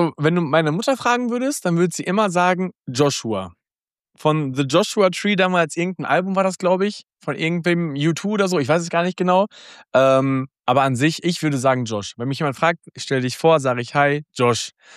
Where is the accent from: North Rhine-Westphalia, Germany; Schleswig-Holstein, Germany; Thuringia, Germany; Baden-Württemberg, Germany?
North Rhine-Westphalia, Germany; Waltrop; Ich komme aus Waltrop.